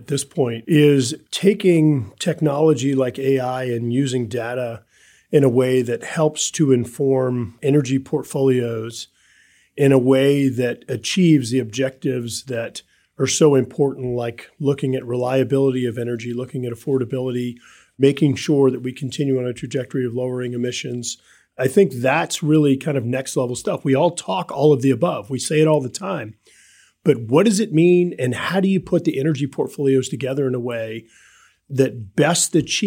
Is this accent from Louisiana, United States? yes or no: yes; Louisiana, United States; in my home state of Louisiana, manufacture solar panels. We have companies in my home state of Louisiana